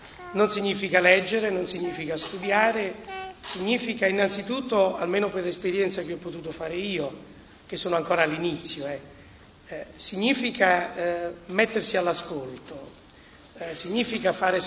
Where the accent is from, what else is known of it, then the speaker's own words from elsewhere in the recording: Campania, Italy; moved away; Veniamo dalla provincia di Salerno, siamo qui da circa 8 anni e facciamo parte, viviamo nella comunità parrocchiale di Santa Croce in Malpensata.